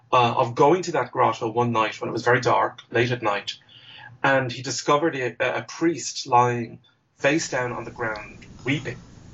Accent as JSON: {"language": "English", "country": "Ireland", "tie": "born or raised there", "said": "talk about my own past, and really kind of mine my own memories for what it was like growing up in Ireland during those days and how the country has changed."}